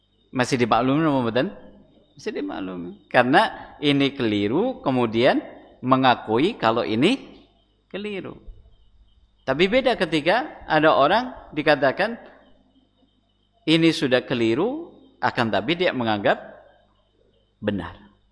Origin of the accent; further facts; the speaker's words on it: Java, Indonesia; budaya kita sebagai orang Jawa dan seterusnya